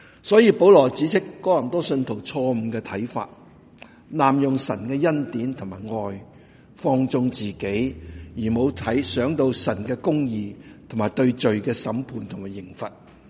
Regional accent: Guangdong, China; 所以我哋广东人话笨唔笨啲啊

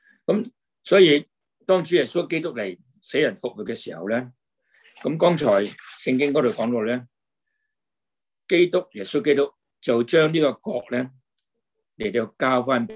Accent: China; 那么我们中国人呢，以前呢同埋呢段時間咧，都好多嘅廟啦嚇

